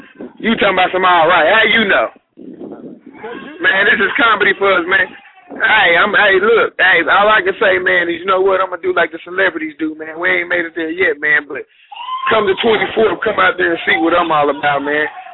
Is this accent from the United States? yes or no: yes; Nashville, Tennessee, United States; now in Texas, United States; I'm from Nashville, Tennessee. Been doing comedy since I was about 13, man.